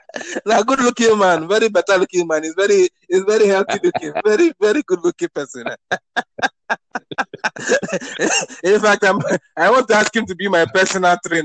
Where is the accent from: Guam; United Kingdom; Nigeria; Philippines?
Nigeria; now in United States; because I'm still a Nigerian. I'm still a Nigerian subject